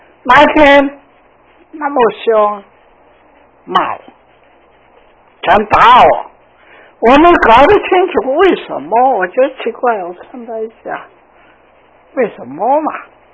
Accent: Zhanjiang, Guangdong, China; 我是广东人，我的家乡在湛江，靠近广州，靠近香港。

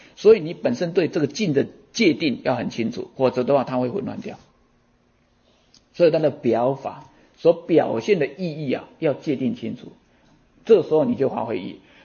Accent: Taiwan; 我们台湾人不是讲说哦，这个妇女怀孕的时候不要敲打

